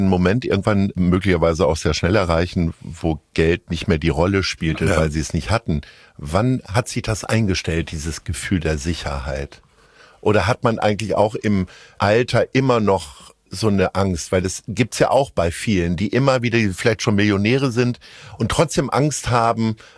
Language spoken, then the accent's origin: German; Lower Saxony, Germany; Also ich komme nicht aus Kassel, aber aus Niedersachsen.